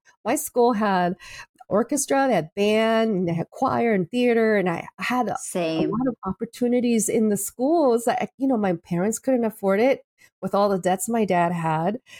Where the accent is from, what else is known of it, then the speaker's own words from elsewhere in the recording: Taiwan; also born or lived in Japan; as an American citizen, I grew up in Taiwan. I grew up in Japan also.